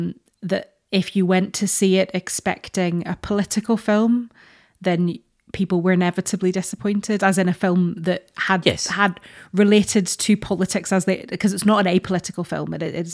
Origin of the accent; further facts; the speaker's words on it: Northern Ireland, United Kingdom; to be honest, I'm Northern Irish